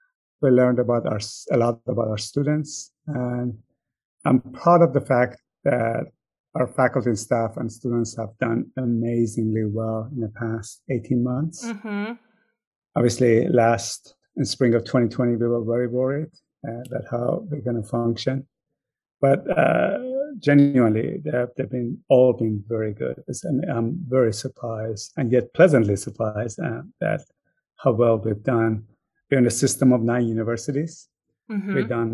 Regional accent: Iran; English is a second language; But when you're growing up in Iran, and my parents never forced me, but it was always implied that we're either going to be doctors or engineers.

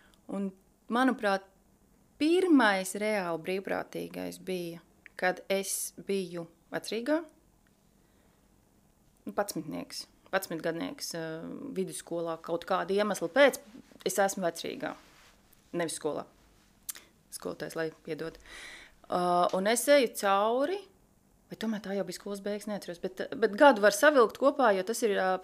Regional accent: Jelgava, Zemgale, Latvia; jo es no Jelgavas tātad esmu.

